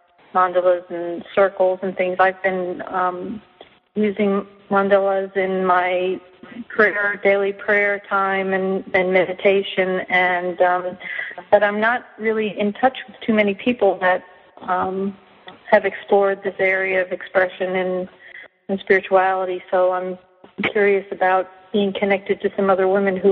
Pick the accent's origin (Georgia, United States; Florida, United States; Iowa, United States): Florida, United States; Fort Myers; I'm from Fort Myers, Florida.